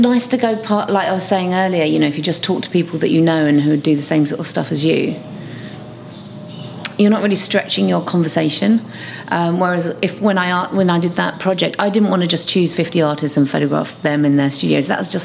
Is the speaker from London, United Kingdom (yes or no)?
yes; Hackney, London, United Kingdom; I'm an artist from Hackney. I'm from Hackney.